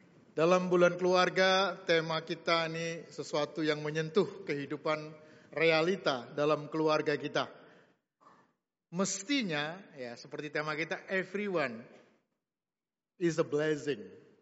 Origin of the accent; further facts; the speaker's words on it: Semarang, Central Java, Indonesia; now in Jakarta, Indonesia; saya aslinya Semarang loh. Ya, dari Jalan Beringin, dulu lahirnya di sana. Jadi gayanya kan Batak tapi medok gitu ya. Di Jakarta juga pada heran, ini benar-benar gak saya bilang, belah jiwa saya Batak, betul.